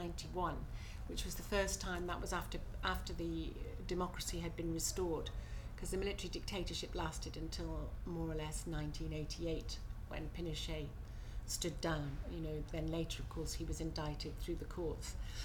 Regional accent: Birkenhead, North West England, United Kingdom; now in Edinburgh, United Kingdom; I'm 60, and I'm from Edinburgh. I live in Edinburgh. I'm actually from Birkenhead.

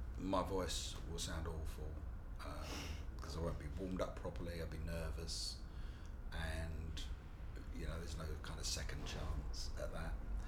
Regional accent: London, United Kingdom; I'm a complete London, really. I mean, all my family from London. I was born in London, live in London, always worked in London, and like I said, I worked for a long time, 20 years or something in central London, and I love it.

